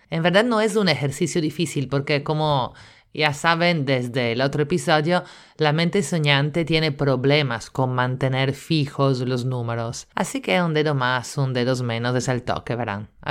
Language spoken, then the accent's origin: Spanish; Italy; Spanish is a second language; now in Lima, Peru; italiana en Lima